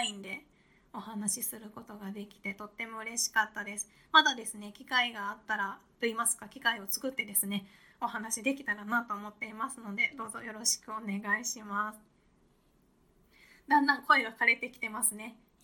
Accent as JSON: {"language": "Japanese", "region": "Kansai", "country": "Japan", "said": "私もともと関西出身なんですね。"}